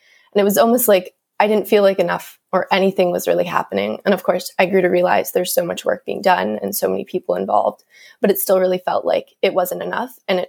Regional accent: Albany, United States; I'm 18 years old, almost 19, and I'm currently a sophomore at UCLA. But my hometown is Albany, where I actually am currently right now.

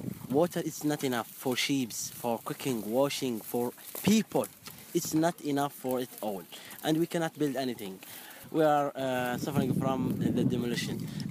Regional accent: Umm Al Khair, Hebron Governorate, Palestine; English is a second language; I am from Umm Al Khair. I was born in 1994.

